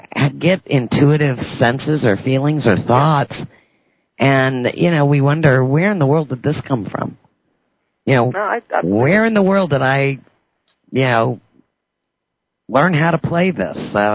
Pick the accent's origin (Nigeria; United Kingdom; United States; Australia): United States; New Orleans, Louisiana; now in Houston, United States; I grew up in New Orleans. My parents were born in Chicago, and I moved to Houston.